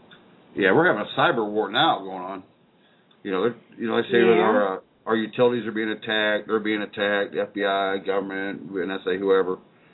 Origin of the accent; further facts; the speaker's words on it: United States; born there; be an American. That's what I am. I was born here. I'm American. Doesn't matter about my color. You know, I'm part of this ground. I came from this soil right here in this country.